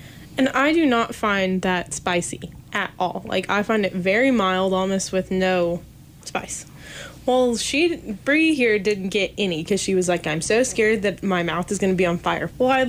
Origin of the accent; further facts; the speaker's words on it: Texas, United States; I'm from Texas. I grew up with Mexican food and spice and everything, but I still wouldn't do that.